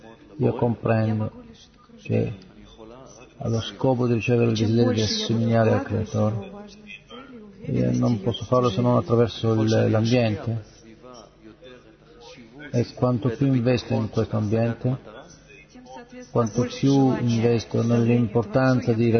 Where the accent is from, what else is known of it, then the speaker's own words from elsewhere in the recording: Dallas, Texas, United States; io vengo da Dallas